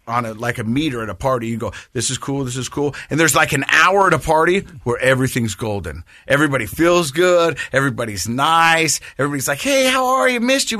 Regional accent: Ireland; accent: Irish; I'm Irish too, but yeah. Well, yeah, no, it's an Irish accent.

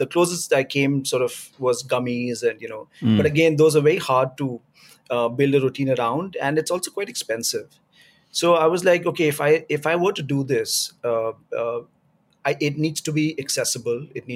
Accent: India; And I'm originally from India

